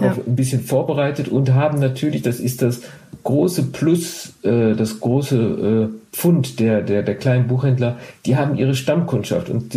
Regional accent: Duisburg, North Rhine-Westphalia, Germany; born there; Ich bin in Duisburg geboren

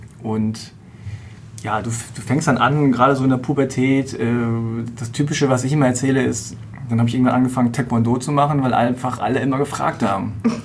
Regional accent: Hanover, Lower Saxony, Germany; born there; du bist geboren in Hannover, aber deine Eltern sind beide, okay.

